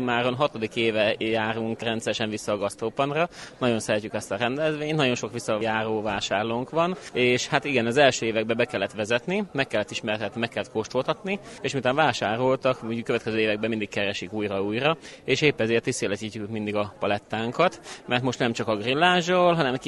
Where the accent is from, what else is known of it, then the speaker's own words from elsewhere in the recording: Hungary; de mi magyarok vagyunk